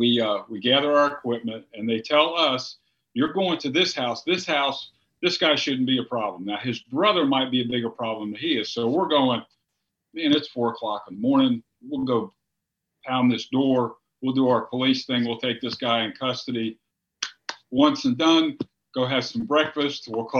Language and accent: English; North Carolina, United States; born there; also born or lived in South Florida; Let me go back to my home state of North Carolina where I was born. My family, born here, family moved down there in the 50s, and my dad became a police officer, so I come from a law enforcement family.